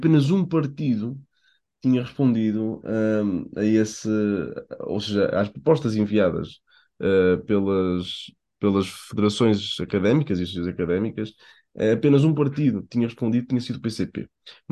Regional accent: Paredes, Porto, Portugal; Eu sou de Paredes, tu és de Lousada, somos aqui dois concelhos bastante próximos, já mais para o interior do distrito do Porto.

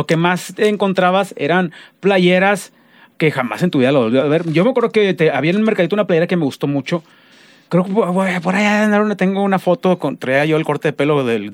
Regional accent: Mexico; como buen mexicano, pues uno calza ahí del 6, del 7

